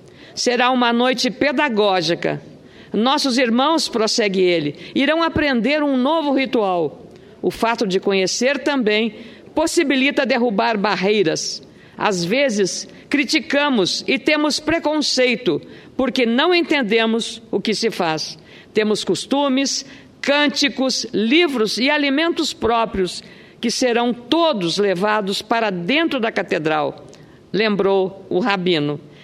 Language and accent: Portuguese; Rio Grande do Sul, Brazil; Então, eu, como gaúcha